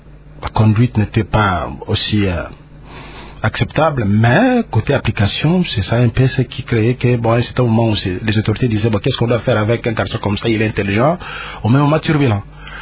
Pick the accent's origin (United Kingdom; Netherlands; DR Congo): DR Congo; Kinshasa; famille de footballeurs. … numéro 20, les gens m'ont vu naître ici à Kinshasa.